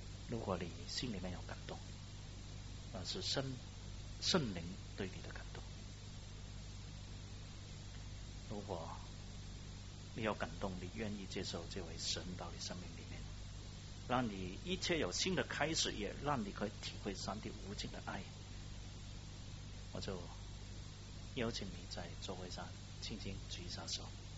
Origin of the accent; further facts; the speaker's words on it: Hong Kong; 虽然我在香港出生、香港长大，我没有喝过党的奶水